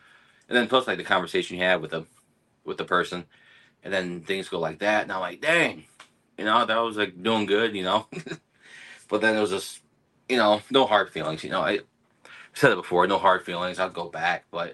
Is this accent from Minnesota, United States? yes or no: yes; Minnesota, United States; I'm from Minnesota, and, you know, I drove it.